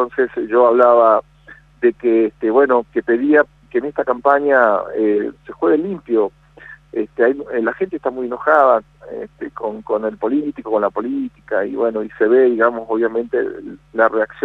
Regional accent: Argentina; nosotros como argentinos

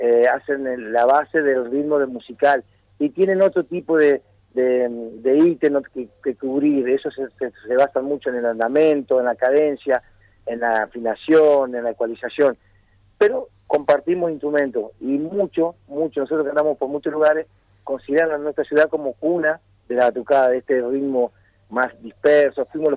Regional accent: Gualeguaychú, Entre Ríos, Argentina; Soy de Gualeguaychú, pero amo mi comparsa y tengo dos noches acá en Gualeguaychú

